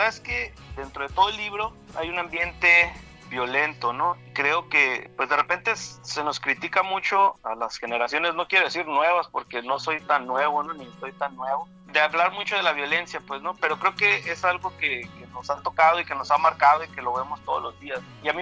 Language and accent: Spanish; Mexico City, Mexico; Yo vengo de la Ciudad de México, ¿no? Yo vengo del DF, tengo ya bastantes años viviendo por este lado. E inevitablemente guardo mis raíces, guardo ese lenguaje, guardo esas expresiones que no son de aquí, pero tengo también las que son de aquí